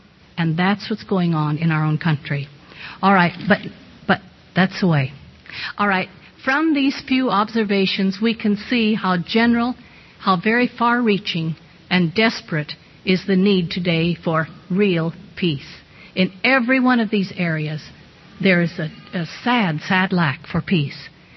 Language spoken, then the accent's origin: English; Seattle, Washington, United States; Now, I'm from Seattle. I was born right near there in the West.